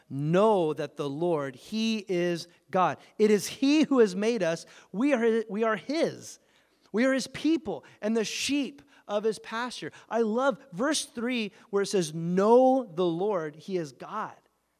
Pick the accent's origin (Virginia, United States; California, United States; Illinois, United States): California, United States; I grew up in Southern California. I didn't, herd sheep.